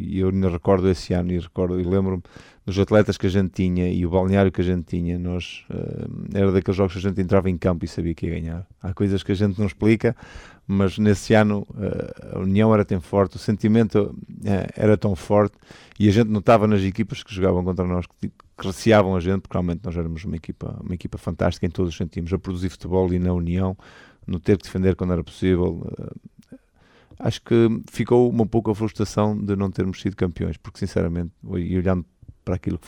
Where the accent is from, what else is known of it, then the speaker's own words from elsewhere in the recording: Portugal; moved away as an adult; foi a primeira vez que saí de Portugal para jogar.